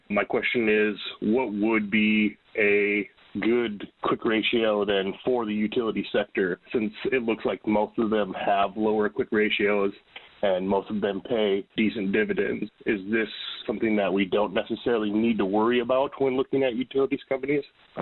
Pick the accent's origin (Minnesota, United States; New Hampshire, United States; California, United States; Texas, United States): Minnesota, United States; I'm from Minnesota.